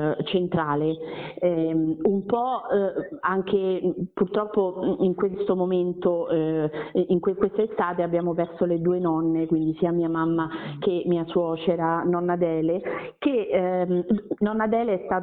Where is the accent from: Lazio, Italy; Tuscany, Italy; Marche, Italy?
Lazio, Italy; Frosinone; qui noi siamo di Frosinone